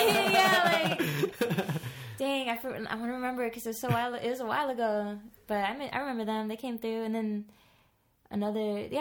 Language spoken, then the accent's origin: English; Salinas, California, United States; But, so yeah, I'm from Salinas. It's nice out there. Santa Cruz, it was real close. And then Monterey Bay.